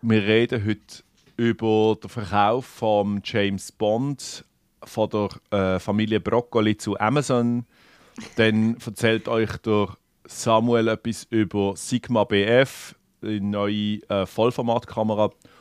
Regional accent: Burgdorf, Bern, Switzerland; Im Emmental, ich bin ja in Burgdorf aufgewachsen, dort gibt es das schon noch.

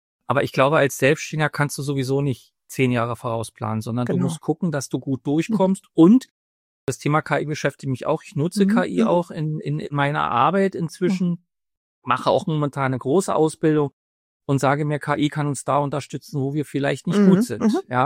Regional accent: East Germany, Germany; Ich bin ja nur in der DDR groß geworden.

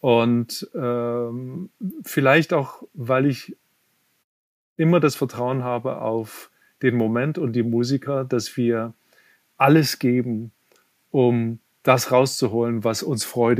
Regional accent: Leipzig, Saxony, Germany; now in United States; meiner Heimatstadt in Leipzig

